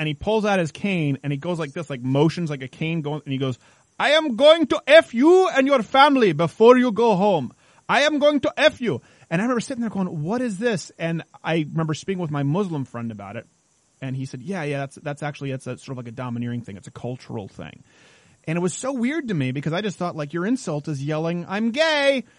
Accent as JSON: {"language": "English", "town": "Montreal", "region": "Quebec", "country": "Canada", "tie": "born or raised there", "lives_now": "United States", "said": "I grew up in Montreal. A lot of people don't know that. So much more similar to Europe than where I am now in the United States."}